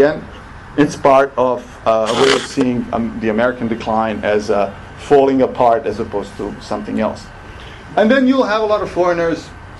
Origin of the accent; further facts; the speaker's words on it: Canada; I come from Canada, so I had to include this representation.